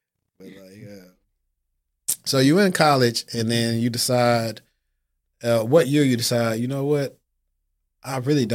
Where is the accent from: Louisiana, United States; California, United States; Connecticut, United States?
Louisiana, United States; I'm from Louisiana.